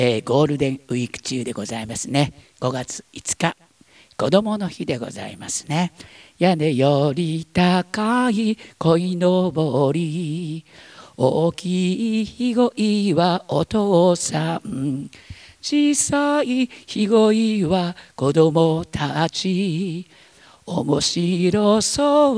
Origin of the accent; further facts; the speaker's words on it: Kagoshima, Japan; 私の田舎はですね、本当に鹿児島県大隅半島の、最南端、今は、昔は佐田岬っていうところ